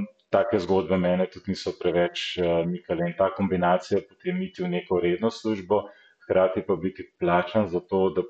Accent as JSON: {"language": "Slovenian", "town": "Kranj", "region": "Upper Carniola", "country": "Slovenia", "said": "Nekako v smislu, jaz sem iz Kranja, sem rekel"}